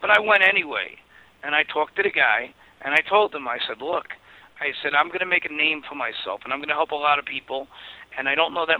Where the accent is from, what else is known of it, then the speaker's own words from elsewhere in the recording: Brooklyn, New York, United States; I grew up in Brooklyn. I grew up in Bergen Beach, and then we moved to Bensonhurst.